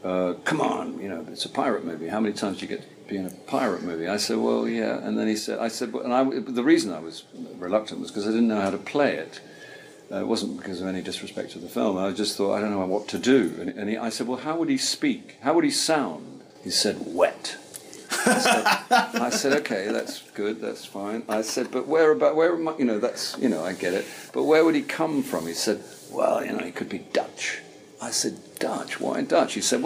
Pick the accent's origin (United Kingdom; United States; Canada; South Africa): United Kingdom; Caterham, South East England; But in fact, I grew up in Caterham, which is near Croydon.